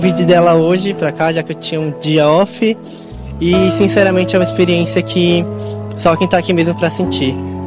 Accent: São Paulo, Brazil; eu sou de São Paulo, vim aqui a férias, a passeio.

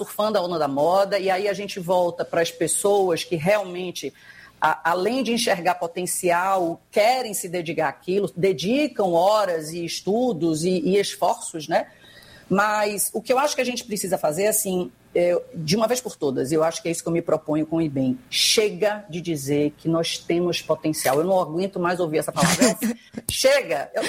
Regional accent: Bahia, Brazil; não fale mal da Bahia, só eu que posso falar porque eu sou baiana.

